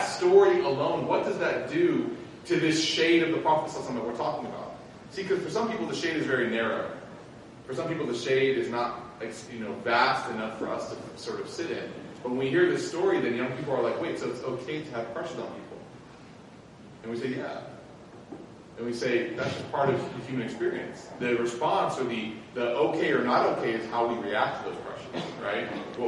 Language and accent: English; Chicago, Illinois, United States; You know, I grew up in Chicago in the 90s. I was born in 88.